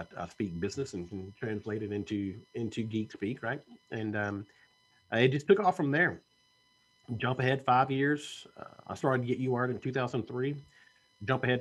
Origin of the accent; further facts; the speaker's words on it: Mississippi, United States; moved away as an adult; also born or lived in Atlanta; I was raised in South Mississippi, and there weren't a lot of opportunities down where I was at when I was growing up. And so I decided to transition to Atlanta in the year 2000.